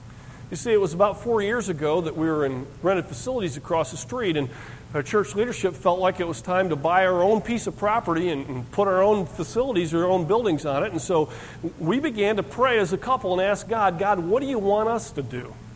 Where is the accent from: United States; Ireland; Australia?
United States; Michigan; now in Texas, United States; Growing up in Michigan, you know, you can't drive a foreign car. And I figured, you know, since now I live in Texas, I'll branch out, drive a foreign car.